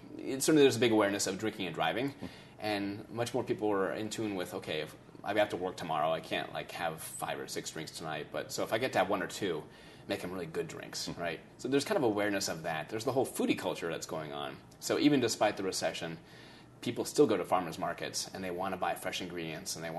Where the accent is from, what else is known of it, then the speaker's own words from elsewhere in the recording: Sacramento, California, United States; I'm actually from California, so I went all around. I grew up in Sacramento